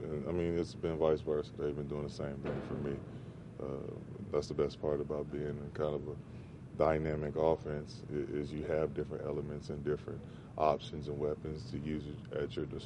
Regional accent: Atlanta, Georgia, United States; So, you know, I grew up on the Falcons. Everybody around there grew up on the Falcons. That's kind of all you know in Atlanta. That's the only team we really got.

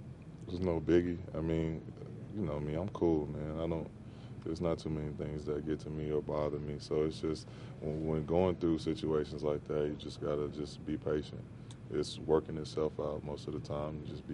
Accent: Atlanta, Georgia, United States; So, you know, I grew up on the Falcons. Everybody around there grew up on the Falcons. That's kind of all you know in Atlanta. That's the only team we really got.

